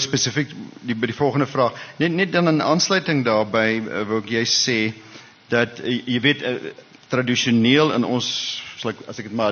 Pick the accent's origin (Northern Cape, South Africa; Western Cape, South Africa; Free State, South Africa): Free State, South Africa; daar waar ek vandaan kom in die Vrystaat en met die Heidelbergse katechismus